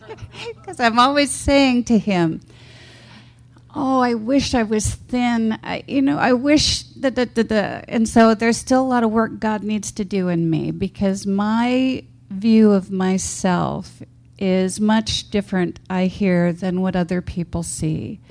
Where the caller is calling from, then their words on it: Phoenix, Arizona, United States; And on the phone bridge … from Phoenix.